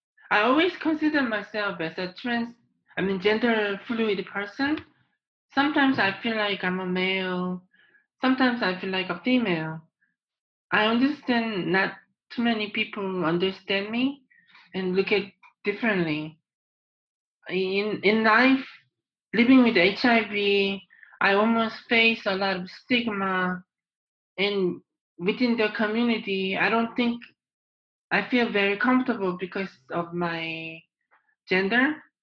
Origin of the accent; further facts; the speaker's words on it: South Korea; English is a second language; now in Canada; I came from Korea. About 10 years ago, I came in as a tourist. And when I arrived to Canada at the immigration, I claimed I'd like to be applying for a refugee claimant.